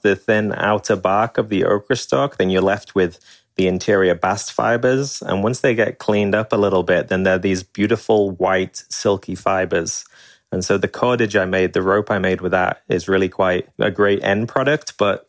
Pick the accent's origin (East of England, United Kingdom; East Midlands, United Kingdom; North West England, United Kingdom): North West England, United Kingdom; now in Asheville, United States; So yeah, I'm definitely British and I grew up just north of Liverpool, northwest England, but I've been living in North Carolina, Asheville, North Carolina for the last 6 years.